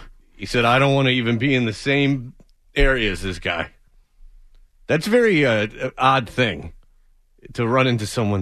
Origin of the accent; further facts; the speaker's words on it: Detroit, Michigan, United States; because I'm from Detroit, and this is my only way I can go back in time